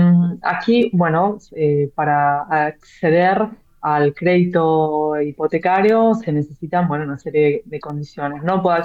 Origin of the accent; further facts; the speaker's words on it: Argentina; accent: Argentine; now in Spain; yo hago fuerza aquí en España, pero se entiende que por mi acento sea argentina